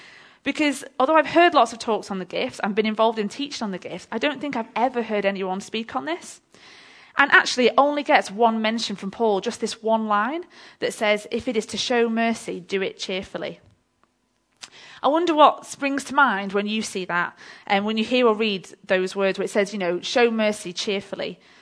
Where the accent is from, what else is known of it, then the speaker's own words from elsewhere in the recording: England, United Kingdom; And that just really resonated with me as a Northerner.